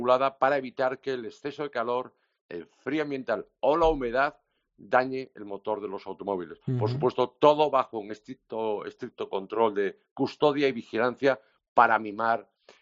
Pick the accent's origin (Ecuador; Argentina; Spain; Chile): Spain; Vigo, Galicia; principalmente para esa factoría viguesa de mi ciudad natal.